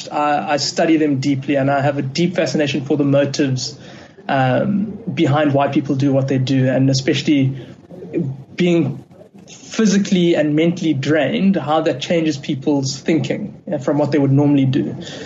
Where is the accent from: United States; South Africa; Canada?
South Africa; Johannesburg, Gauteng; I'm from Johannesburg, and I'm a strategy consultant.